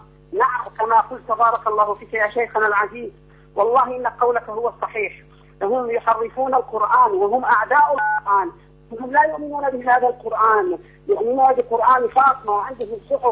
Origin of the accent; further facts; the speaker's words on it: Iraq; المنافقين الذين قد كثروا في بلادنا العراق